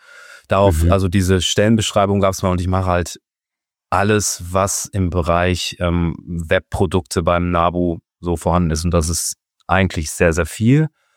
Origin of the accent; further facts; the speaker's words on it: Bielefeld, North Rhine-Westphalia, Germany; Ich komme aus Bielefeld